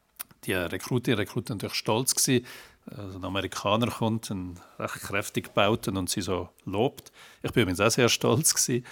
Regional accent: Switzerland; Und bei uns in der Schweiz ist es immer noch so, dass es in der Verfassung ist.

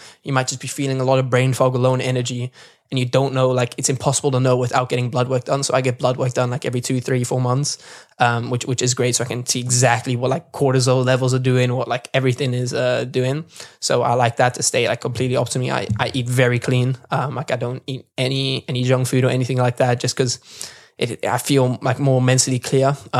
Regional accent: Cape Town, Western Cape, South Africa; also born or lived in Netherlands; It's home for me, and that's where I've lived my whole life. Basically, I grew up a bit in Holland when I was younger

